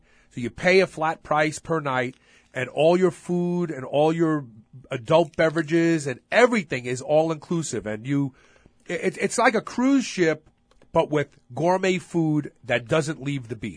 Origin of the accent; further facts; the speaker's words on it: Brooklyn, New York, United States; born there; I go, no, I was born in Brooklyn.